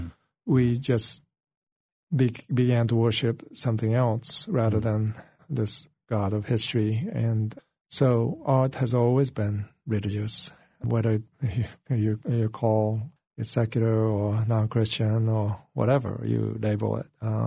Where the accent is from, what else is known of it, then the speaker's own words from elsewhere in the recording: Kamakura, Kanagawa, Japan; English is a second language; my childhood years growing up in Kamakura, Japan, which is the 13th century capital of Japan, beautiful city by the ocean.